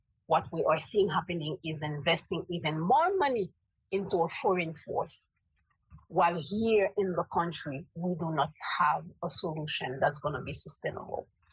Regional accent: Gonaïves, Artibonite, Haiti; English is a second language; I have been living in Port-au-Prince because I'm originally from Gonaïves, which is in the north side of the country. I'm living in Port-au-Prince since 2004.

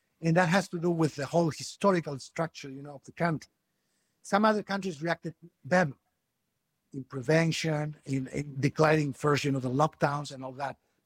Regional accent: Peru; But where I come from Peru

